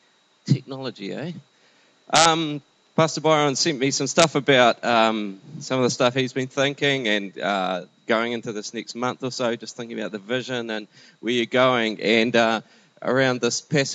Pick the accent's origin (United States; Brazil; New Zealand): New Zealand; Taranaki; also born or lived in Philippines; now in Christchurch, New Zealand; Christine and I are in Christchurch. We're originally both from Taranaki, and we're involved in youth work there.